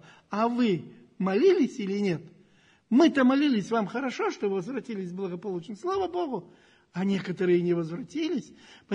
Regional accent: Moscow, Russia; Мы тут москвичи, находились в привилегированном положении.

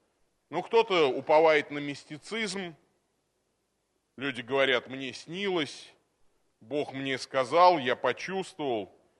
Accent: Tolyatti, Samara Oblast, Russia; А я, ну, я вырос на Волге. Ну, даже Куйбышевское водохранилище, это не 80% Тольятти моего родного города.

